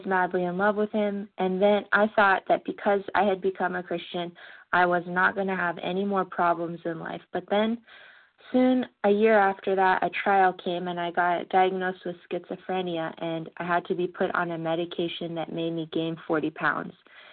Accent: Los Angeles, California, United States; Okay, my last initial is A as in apple, and I'm from Los Angeles, California.

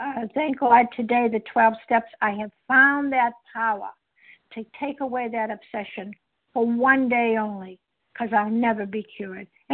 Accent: Massachusetts, United States; from Massachusetts, a recovered compulsive overeater.

